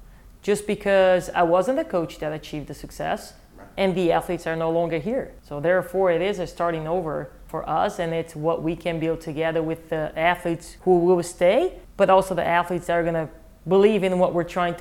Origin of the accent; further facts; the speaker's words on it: Brazil; also born or lived in North Dakota, United States; Miami, South Florida, and where I grew up in Brazil is similar. The weather, the people, the culture, the food, and etc.